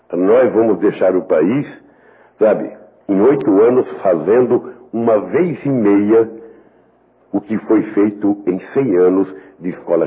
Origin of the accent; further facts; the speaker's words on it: Northeast Region, Brazil; Não é um problema porque eu sou nordestino